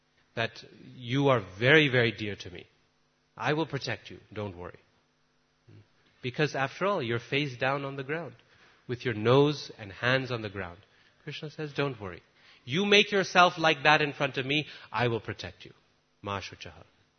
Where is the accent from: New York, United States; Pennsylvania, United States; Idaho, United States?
Idaho, United States; Boise; I remember one time we had a Mayavadi guru visit Boise, my hometown in America.